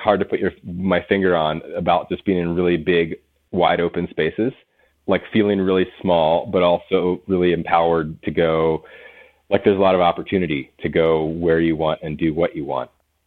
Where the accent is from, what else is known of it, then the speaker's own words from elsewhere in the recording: Cincinnati, Ohio, United States; I grew up in Cincinnati, Ohio, which is not a very outdoorsy place.